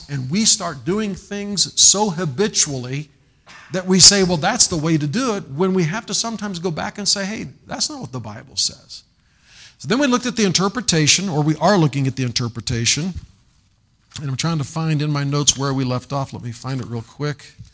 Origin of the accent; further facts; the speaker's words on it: United States; this is not something that I am promoting as an American, but I'm doing this as a Christian, as a Christian American.